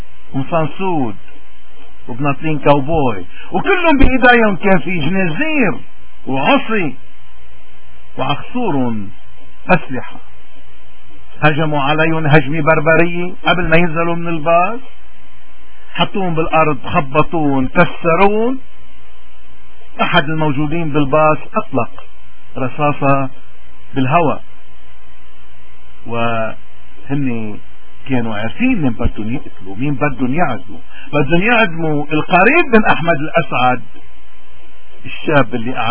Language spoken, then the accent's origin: Arabic; Lebanon; من هوني نحن كلبنانيين لأي مذهب أو طائفة أو جماعة انتمينا، اليوم عندنا مشكلة